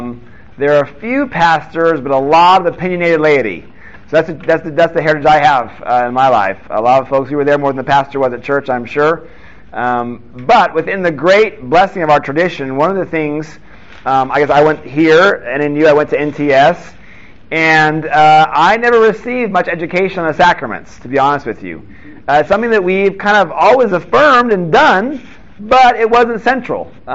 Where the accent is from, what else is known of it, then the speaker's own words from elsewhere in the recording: Seattle, Washington, United States; typically a Lord's Supper was growing up to me, and I grew up again in Seattle, that it was a very serious occasion.